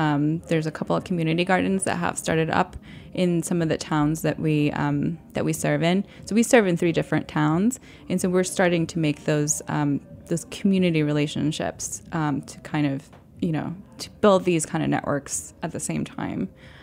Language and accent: English; Puerto Rico; now in New York City, United States; So so I'm from Puerto Rico, right? And I still have family there.